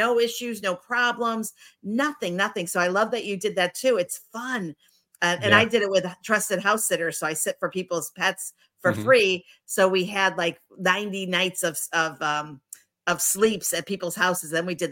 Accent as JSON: {"language": "English", "region": "Connecticut", "country": "United States", "tie": "born there", "also_born_or_lived": "Florida", "said": "I'm on the East Coast too, by the way. I was born in Connecticut."}